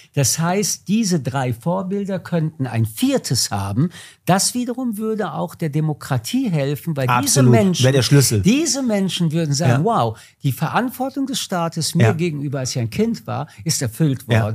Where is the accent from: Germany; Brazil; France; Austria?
France; ich komme aus Frankreich